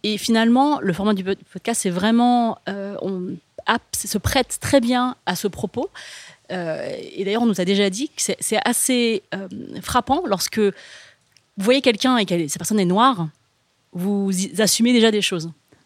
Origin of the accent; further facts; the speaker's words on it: France; moi, je vis en France, je suis née, j'ai grandi en France